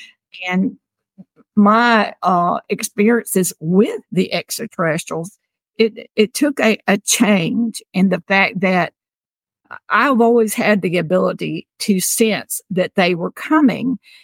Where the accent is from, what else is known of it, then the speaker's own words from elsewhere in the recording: Tennessee, United States; I grew up in Tennessee, in the South, with pretty much a Bible Belt